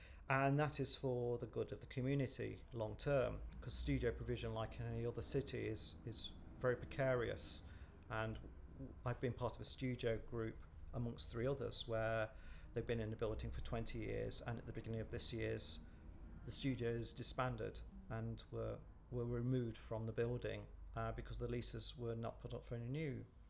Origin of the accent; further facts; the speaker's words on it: Nuthall, East Midlands, United Kingdom; I was born in Nottingham. I was born in a place called Nuttall, which is not far from Junction 26 near the M1.